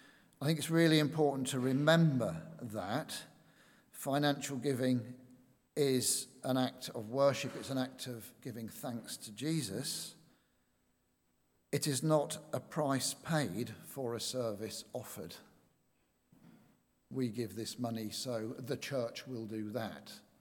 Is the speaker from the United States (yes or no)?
no; Yorkshire and the Humber, United Kingdom; And being a Yorkshireman, believe you me, it was even harder.